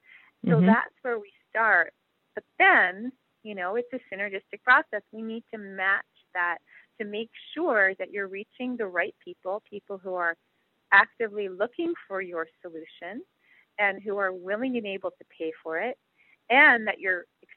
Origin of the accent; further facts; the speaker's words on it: Montreal, Quebec, Canada; I grew up in Montreal, so I say niche, so forgive me.